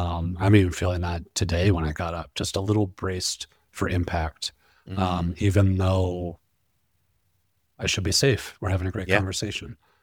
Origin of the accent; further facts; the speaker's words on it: Texas, United States; I grew up in Texas. My dad and uncles, you know, cowboy hats, handlebar mustaches.